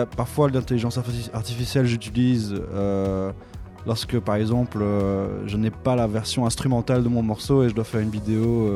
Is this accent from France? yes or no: no; Brussels, Belgium; alors que moi je viens de Bruxelles.